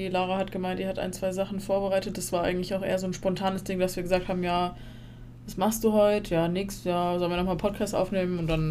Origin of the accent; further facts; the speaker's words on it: Wertheim, Baden-Württemberg, Germany; wir sind in Nassig, also in dem Ortsteil von Wertheim, groß geworden mit unseren Urgroßeltern.